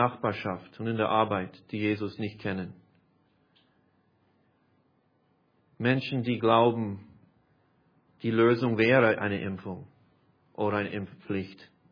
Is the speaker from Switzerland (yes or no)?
no; United States; also born or lived in Austria; Ich bin kein Österreicher, ich bin Amerikaner. Ich bin zwar hier geboren